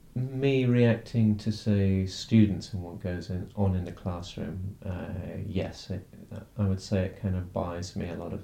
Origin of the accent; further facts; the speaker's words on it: Lowestoft, East of England, United Kingdom; And when I first met him and he discovered I was also from Lowestoft, he was completely amazed by this fact.